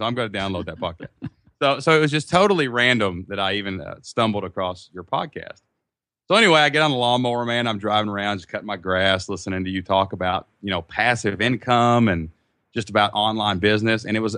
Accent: Kentucky, United States; And, we're from Kentucky, just a small town, and we're just like normal people.

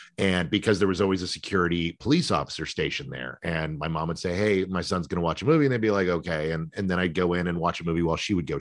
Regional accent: San Antonio, Texas, United States; also born or lived in Michigan / New York / Arizona; I got to live in Michigan and New York and Arizona. And I was born here in Texas.

